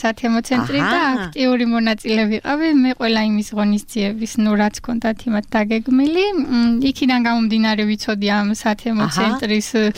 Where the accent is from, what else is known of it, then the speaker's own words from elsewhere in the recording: Apeni, Kakheti, Georgia; აფენიდან ვარ, ისეც ლაგოდეხს ეკუთვნის, მაგრამ გავთხოვდი.